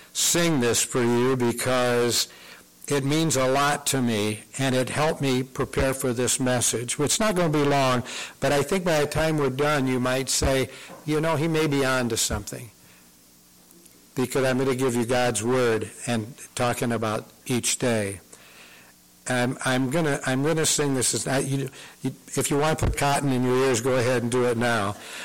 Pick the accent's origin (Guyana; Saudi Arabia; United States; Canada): United States; Peoria, Illinois; And I grew up in Peoria, and the first thing we would do is get on our bikes and we'd ride someplace, maybe down to the Von Steuben School and play